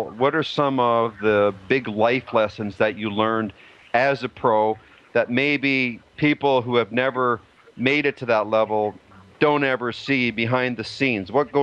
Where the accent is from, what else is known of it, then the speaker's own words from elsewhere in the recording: Canada; because I was a ball hockey nut too, and I loved hockey, as most Canadian kids do.